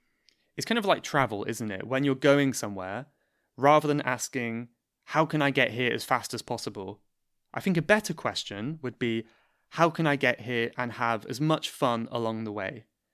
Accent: South West England, United Kingdom; I am from Cornwall, as many of you might know. And Cornwall is like very rural, it's a countryside.

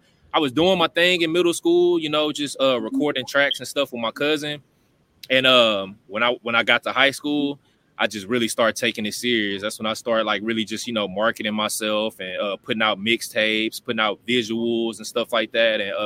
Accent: La Marque, Texas, United States; So, yeah, I'm from Lamarck. That's like 10 minutes from Galveston, about 30 minutes from Houston.

